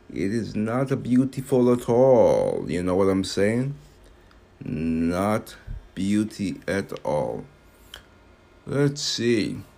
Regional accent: United States; born there; I was born in America.

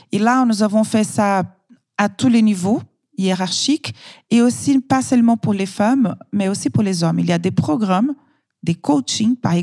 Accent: Brazil; now in France; je suis brésilienne et j'ai d'autres nationalités. Je suis aussi italienne et française et j'habite en France depuis 20 ans.

